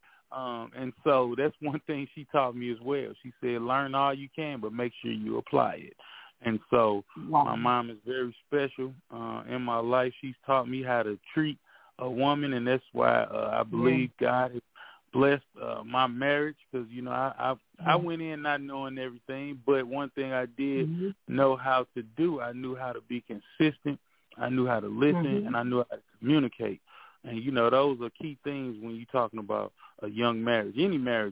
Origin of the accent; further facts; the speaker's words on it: St. Louis, Missouri, United States; She moved us out. We grew up in North St. Louis City, and she